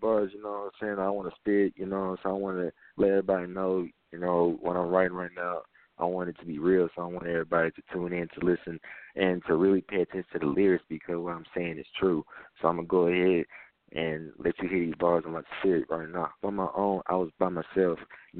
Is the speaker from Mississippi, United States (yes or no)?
yes; Gulfport, Mississippi, United States; I'm from Gulfport, Mississippi.